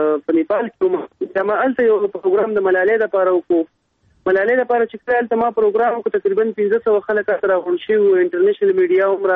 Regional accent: Mardan, Khyber Pakhtunkhwa, Pakistan; زه د مردان د سیمې سره تعلق لرم او موږ پښتانه یو

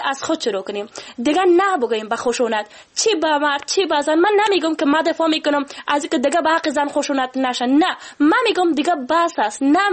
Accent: Afghanistan; و به عنوان یک افغان

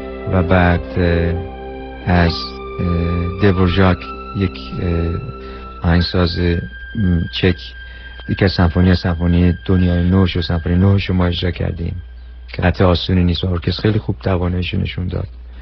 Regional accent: Iran; moved away as an adult; حدود الان تقریبا شده 28 سال پیش از ایران برای ادامه تحصیل اومدم بیرون و الان 28 سالی که در خارج از ایران زندگی میکنم

